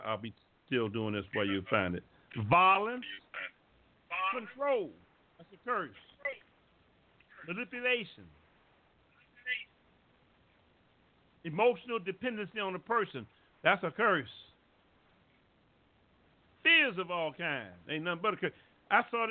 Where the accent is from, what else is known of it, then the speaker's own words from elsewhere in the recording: the South, United States; Y'all, I'm from the South.